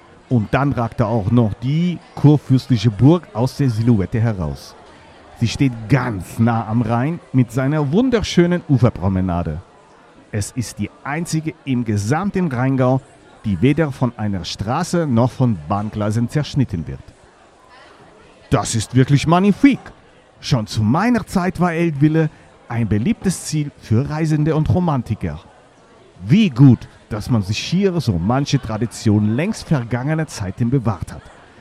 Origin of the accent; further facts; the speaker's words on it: France; German is a second language; Ich darf es als Franzose zwar eigentlich gar nicht sagen